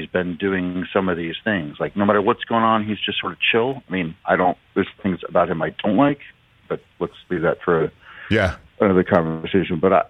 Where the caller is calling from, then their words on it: Seattle, Washington, United States; I'm coming in from Seattle.